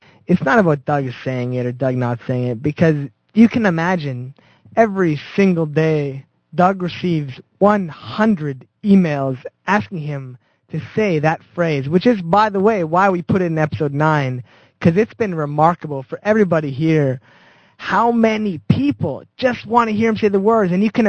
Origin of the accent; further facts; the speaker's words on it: Canada; as sort of being a Canadian